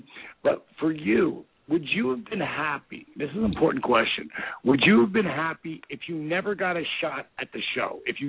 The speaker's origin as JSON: {"language": "English", "town": "Point Pleasant", "region": "New Jersey", "country": "United States", "said": "I'm from Point Pleasant, which is the next town over."}